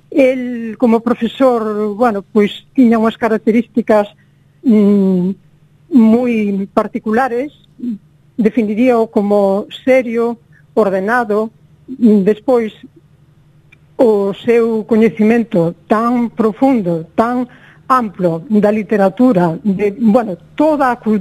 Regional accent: Galicia, Spain; Para min, que son galego falante de familiar

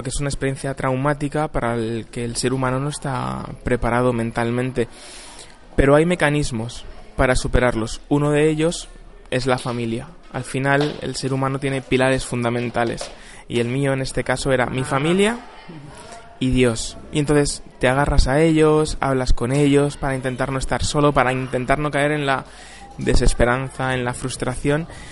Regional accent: Spain; A mí me da pena y me da vergüenza, como ciudadano español

